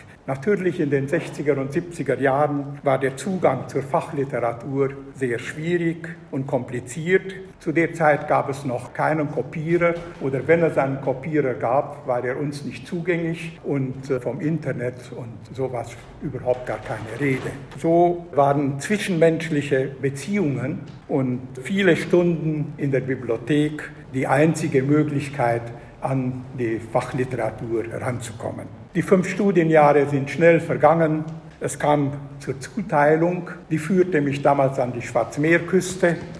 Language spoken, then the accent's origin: German; Sibiu, Sibiu County, Romania; moved away as an adult; in den Bergen um Hermannstadt, meiner Heimatstadt.